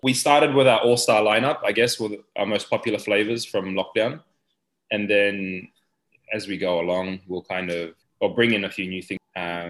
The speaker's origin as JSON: {"language": "English", "town": "Hoppers Crossing", "region": "Victoria", "country": "Australia", "tie": "born or raised there", "said": "I grew up in Hoppers Crossing, Tiny area."}